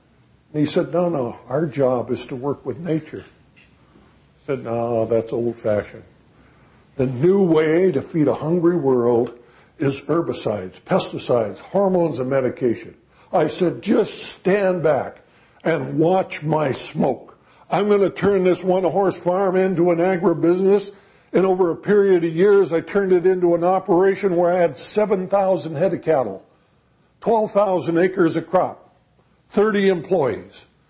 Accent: Montana, United States; But I was raised in Montana during the Second World War. My parents had the largest dairy farm in Montana.

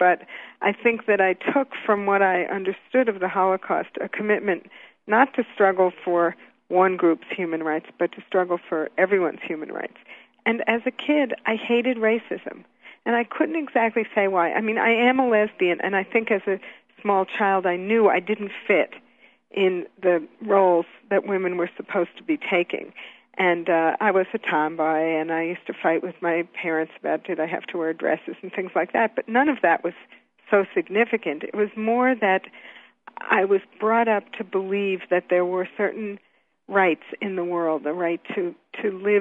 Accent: New York, United States; And I grew up in New York, so I saw the conditions under which black people and later Puerto Rican people were forced to live.

